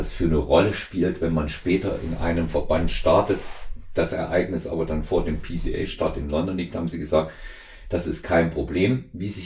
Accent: Germany; dass wir als Deutsche da waren, auch die einzigen Deutschen, auch die einzigen überhaupt, die keine britische Nationalität hatten.

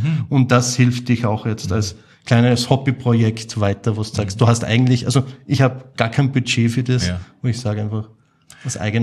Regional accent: Gleisdorf, Styria, Austria; Steiermark. Ich komme aus Kleisdorf, südöstlich quasi von Graz.

